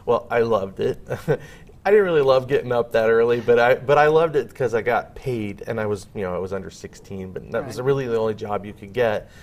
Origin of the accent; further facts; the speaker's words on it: Spokane Valley, Washington, United States; So I grew up in the Spokane Valley. I went to University High School is where I went to school.